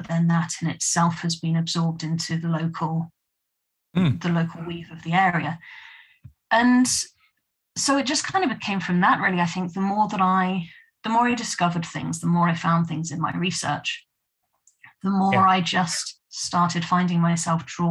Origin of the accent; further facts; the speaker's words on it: South East England, United Kingdom; I mean, the area that I grew up in Hampshire.